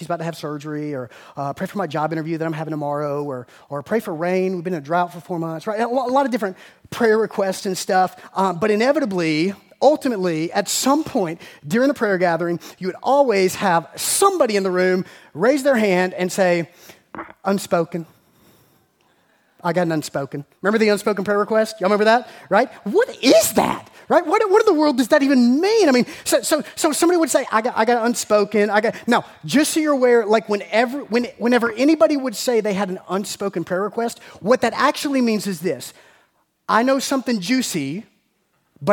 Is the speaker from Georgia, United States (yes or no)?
yes; Macon, Georgia, United States; I mean, I grew up in Macon, and so my wife and I are both originally from Macon